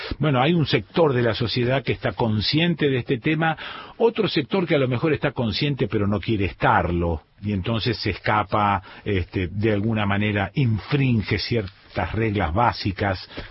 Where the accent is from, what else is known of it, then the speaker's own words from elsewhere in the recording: Argentina; mirá cómo somos los argentinos